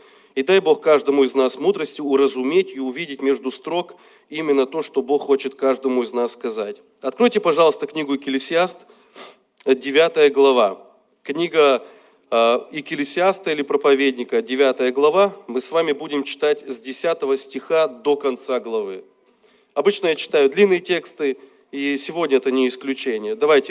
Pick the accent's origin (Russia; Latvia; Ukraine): Ukraine; born there; Украина – это моя родина. Я родился на Украине